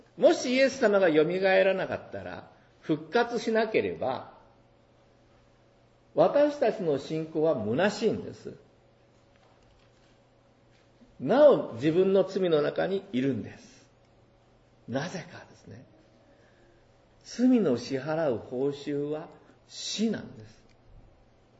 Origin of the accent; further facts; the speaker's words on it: Fukuoka, Japan; 私も福岡県出身ですけど、